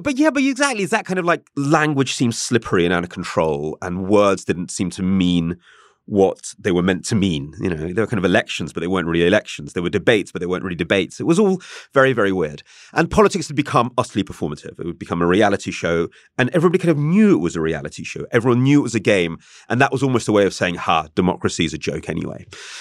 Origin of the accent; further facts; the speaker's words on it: England, United Kingdom; I'm English, but with a Russian name.